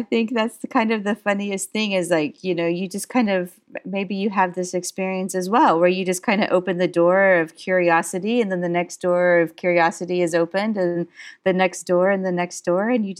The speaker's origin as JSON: {"language": "English", "country": "United States", "said": "I am from the United States, and I was one of those American kids that kind of grew up in various parts in the United States, but I come from Southern heritage."}